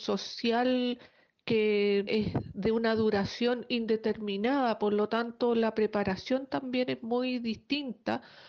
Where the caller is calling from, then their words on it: Chile; desde Chile. Acá en mi país uno nace y crece preparado para cualquier tipo de riesgo por el exceso de temblores, terremotos y maremotos.